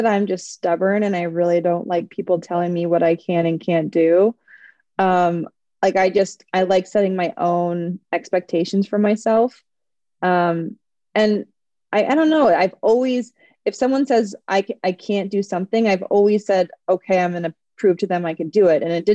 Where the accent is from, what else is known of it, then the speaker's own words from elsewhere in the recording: Minnesota, United States; I grew up in Minnesota, like I said